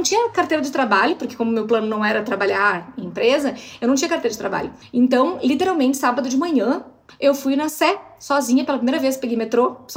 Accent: Alegrete, Rio Grande do Sul, Brazil; Então, eu nasci no Alegrete. A minha cidade se chama Alegrete, no Rio Grande do Sul.

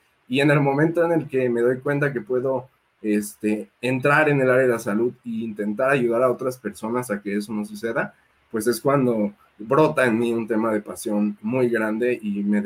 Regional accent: Michoacán, Mexico; moved away as an adult; Yo soy de Michoacán y yo estudié y viví toda mi vida hasta los 18 años en Michoacán.

